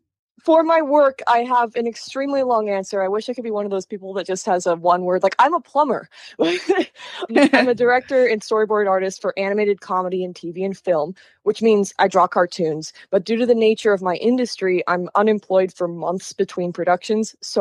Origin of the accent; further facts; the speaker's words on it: Auburn, California, United States; But I'm from Auburn, California. My family's from Auburn, California.